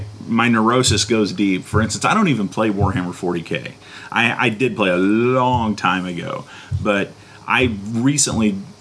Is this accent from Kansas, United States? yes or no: no; St. Charles, Missouri, United States; born there; Yeah, I was born in St. Charles.